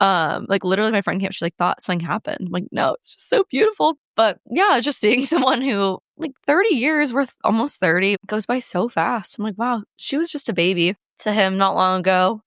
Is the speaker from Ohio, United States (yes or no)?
no; Omaha, Nebraska, United States; Since I don't live in Omaha anymore, and I'm from Omaha, it was kind of like a little reunion, seeing lots of people from high school